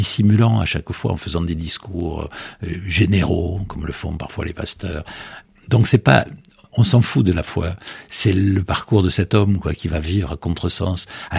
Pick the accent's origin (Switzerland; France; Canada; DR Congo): France; j'oublie que je suis français, je suis pas un maudit français.